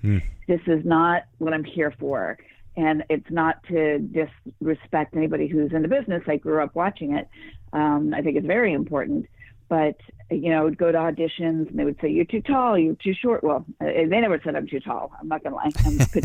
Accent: Los Angeles, California, United States; And I grew up in Los Angeles.

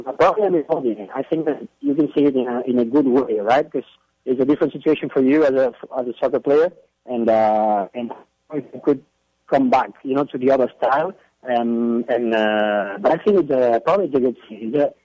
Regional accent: Barcelona, Catalonia, Spain; English is a second language; moved away as an adult; now in Houston, United States; I was born in Barcelona in Spain. I always lived there, so I know that scenario.

